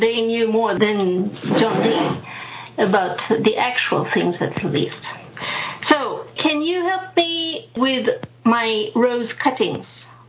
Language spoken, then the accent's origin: English; south, Sweden; From Sweden. The south.